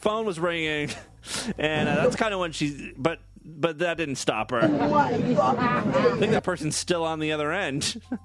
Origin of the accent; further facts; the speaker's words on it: Ashtabula, Ohio, United States; You know, I come from Ashtabula, which is near Cleveland